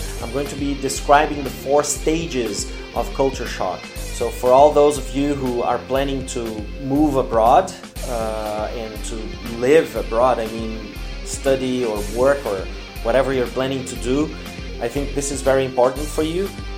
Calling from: Porto Alegre, Rio Grande do Sul, Brazil; English is a second language

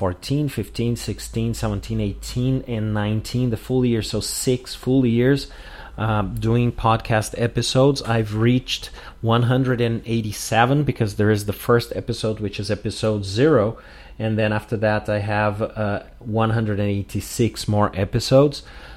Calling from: Porto Alegre, Rio Grande do Sul, Brazil; English is a second language

